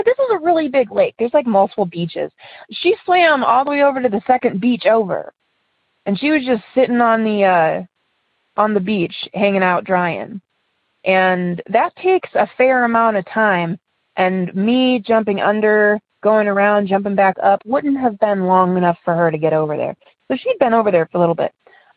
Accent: Ohio, United States; I'm from Ohio, and I have two stories.

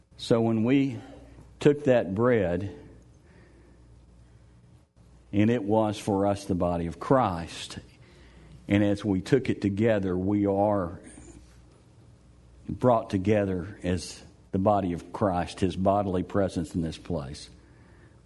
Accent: Texas, United States; I'm from Texas. I know these things.

